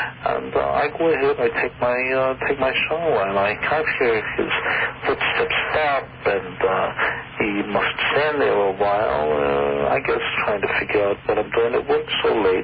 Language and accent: English; Brooklyn, New York, United States; I work in insurance in New York City. I'm from Brooklyn